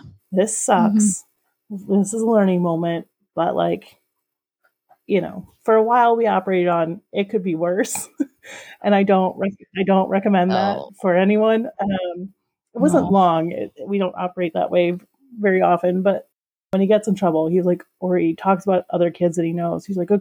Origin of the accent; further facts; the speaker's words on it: Chicago, Illinois, United States; now in Milwaukee, United States; we were on at Malort Fest here in Milwaukee because they hosted a Malort Fest. And it's like, well, we're also from Chicago.